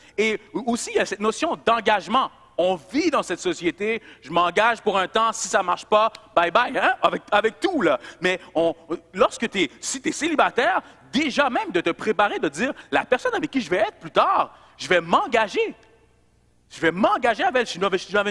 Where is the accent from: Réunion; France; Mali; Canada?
Canada; Montreal, Quebec; pas à Québec, moi je viens de Montréal